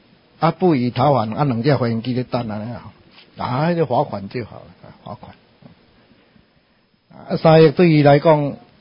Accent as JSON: {"language": "Chinese", "country": "Taiwan"}